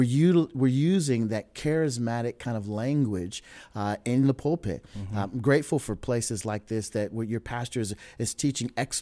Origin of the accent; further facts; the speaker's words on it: Oklahoma, United States; I mentioned I'm from Oklahoma, I've got some friends who are still caught up in charismaticism.